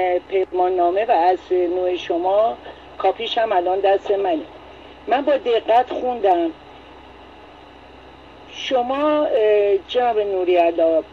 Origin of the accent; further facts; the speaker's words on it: Iran; من به عنوان یک ایرانی